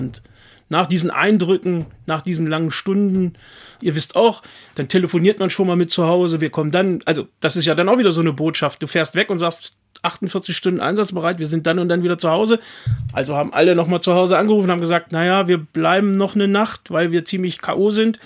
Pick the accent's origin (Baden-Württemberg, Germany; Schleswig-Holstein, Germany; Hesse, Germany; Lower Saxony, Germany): Lower Saxony, Germany; Ja, wir sind aus dem Landkreis Goslar.